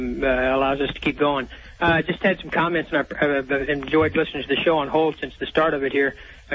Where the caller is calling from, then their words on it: Clearwater, Florida, United States; I'm calling from Clearwater, Florida.